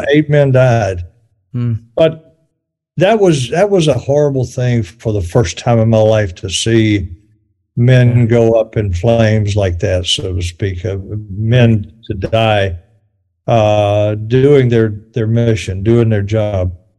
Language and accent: English; North Carolina, United States; I grew up in North Carolina. In fact, I grew up in Eastern North Carolina, a very rural area there.